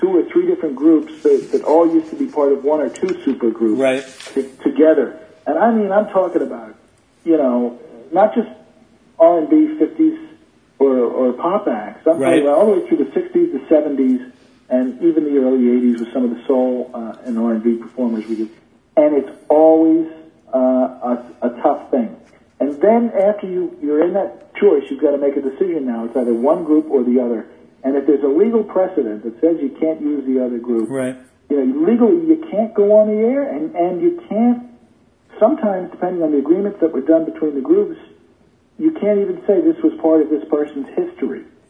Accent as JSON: {"language": "English", "town": "Philadelphia", "region": "Pennsylvania", "country": "United States", "tie": "born or raised there", "said": "I grew up in Philadelphia."}